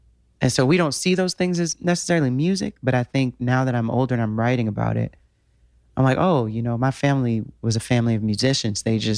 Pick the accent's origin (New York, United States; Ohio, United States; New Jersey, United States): New York, United States; And growing up in New York, you're used to that.